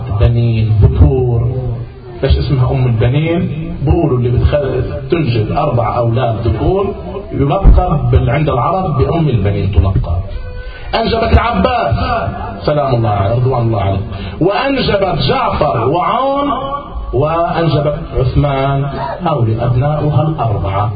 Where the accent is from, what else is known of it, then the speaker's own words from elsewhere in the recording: Najaf, Najaf Governorate, Iraq; على ما أذكر وأنا صغير في النجف الأشرف ذكرها لنا خطيب المنبر الحسيني